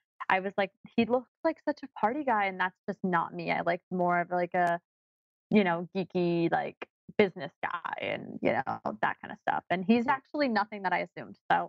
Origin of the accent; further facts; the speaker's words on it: Fairfax, Virginia, United States; I was born in Fairfax. I've moved all over.